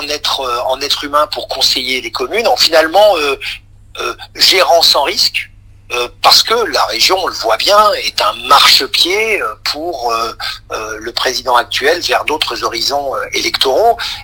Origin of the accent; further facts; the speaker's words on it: France; en tant que Français et en tant qu'être humain